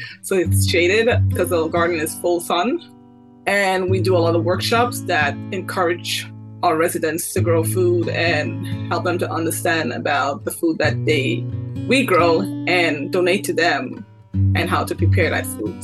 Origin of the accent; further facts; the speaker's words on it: Trinidad & Tobago; I think growing up in Trinidad, my grandparents were farmers.